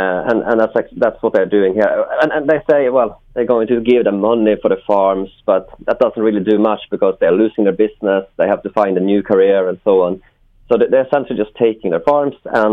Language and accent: English; Sweden; I'm from Sweden, obviously